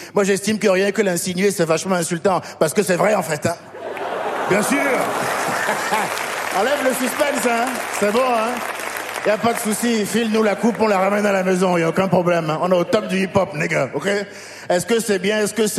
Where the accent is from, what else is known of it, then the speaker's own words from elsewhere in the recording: Benin; J'ai grandi au Bénin, un petit pays d'Afrique de l'Ouest